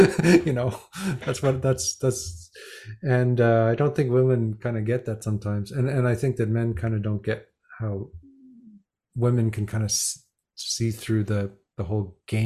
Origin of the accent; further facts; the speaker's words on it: Canada; I still have this, because I'm from Canada